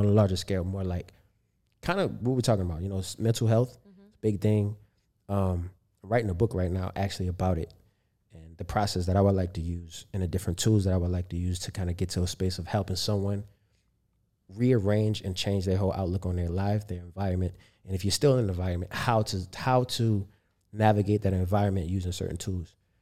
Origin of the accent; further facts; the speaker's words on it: Baltimore, Maryland, United States; growing up in Baltimore and seeing so many different sides of pros and cons and choices and how choices play affecting your future and your present life.